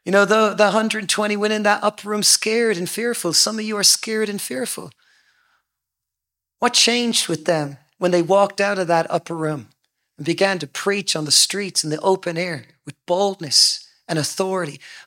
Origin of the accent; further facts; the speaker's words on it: Munster, Ireland; now in United States; I am from County Cork, Ireland, and I'm a Republican.